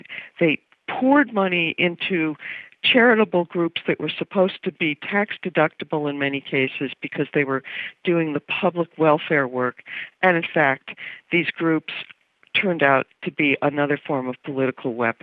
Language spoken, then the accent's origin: English; New York City, New York, United States; now in Washington, United States; I grew up in New York. I now live in Washington because I cover politics for The New Yorker, and it's the capital.